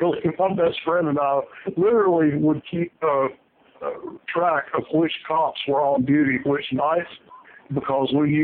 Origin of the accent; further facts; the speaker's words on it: Kings Mountain, North Carolina, United States; Yeah, I was born and raised in Kings Mountain, North Carolina, which is a little town of about 7,000 people in the 1960s.